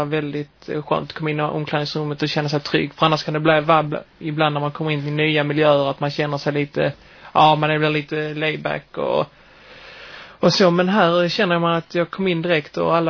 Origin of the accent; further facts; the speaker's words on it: Skåne, Sweden; Ja, jag är skåning från början. Uppvuxen där nere